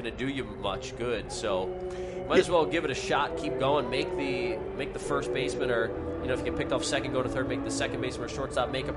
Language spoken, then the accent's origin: English; Philadelphia, Pennsylvania, United States; So I'm from the Philadelphia area. I've grown up a Phillies fan.